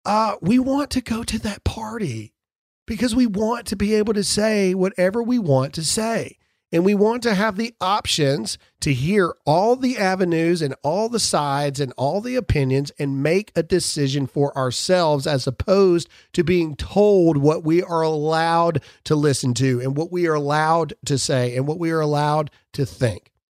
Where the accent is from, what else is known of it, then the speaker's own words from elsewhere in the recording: Mississippi, United States; I'm from Mississippi. I know the difference.